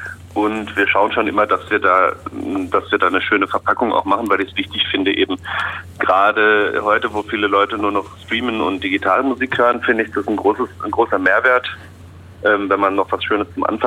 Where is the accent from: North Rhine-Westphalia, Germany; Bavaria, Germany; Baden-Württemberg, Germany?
Baden-Württemberg, Germany; now in Berlin, Germany; die kommen, so wie ich, aus der südwestlichen Ecke. Also ich komme ja aus der Freiburger Gegend